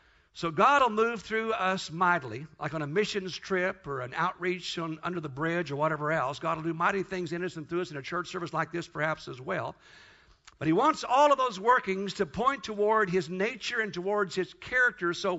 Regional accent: Kansas, United States; I'm from Kansas. I tell my wife time and time again, we're not in Kansas anymore. But I'm from Kansas

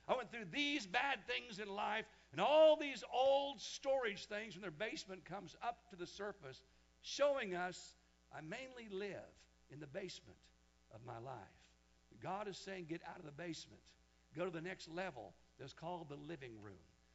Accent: Wichita, Kansas, United States; Back growing up in Wichita, Kansas, I told you guys time and again, as a young boy, my biggest fear was werewolves and vampires

